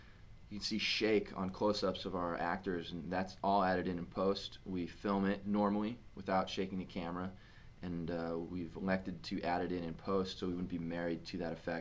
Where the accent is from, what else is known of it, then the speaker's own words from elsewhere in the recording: California, United States; If, you know, we're from California, and it really doesn't happen out here.